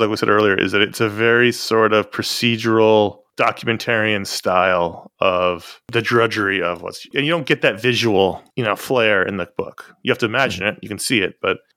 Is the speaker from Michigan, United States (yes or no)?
no; New York City, New York, United States; I mean, I grew up in New York City in the 80s.